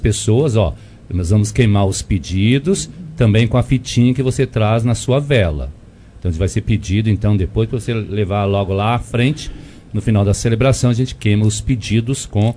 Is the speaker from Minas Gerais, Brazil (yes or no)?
yes; Minas Gerais, Brazil; Eu sou mineiro, sou sossegado.